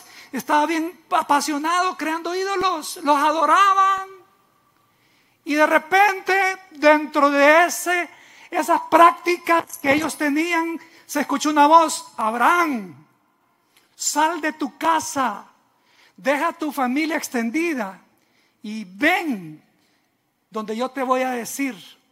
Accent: El Salvador; born there; Yo no nací en Estados Unidos. Yo nací en el país más chiquito de América. A la orilla de un volcán. La falda de un volcán. Papá pastoreaba. Ahí nací yo.

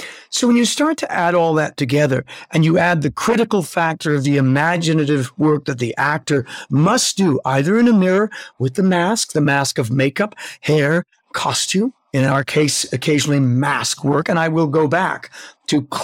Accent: Canada; And so it seems to me that we as Canadian actors have the very best of the English foundation of tradition and respect for technique and skills

